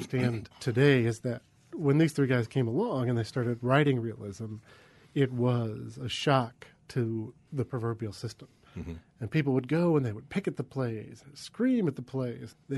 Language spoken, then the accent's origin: English; Cleveland, Ohio, United States; Originally, I'm from Cleveland, Ohio. I lived there for a number of years, went to Heidelberg University for undergrad